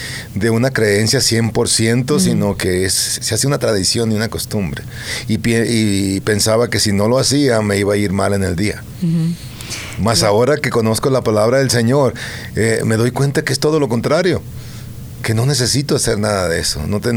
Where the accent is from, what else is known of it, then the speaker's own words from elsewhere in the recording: Ensenada, Baja California, Mexico; Yo soy de México, soy de Ensenada, Baja California. Esta es una ciudad que está cerca de la frontera.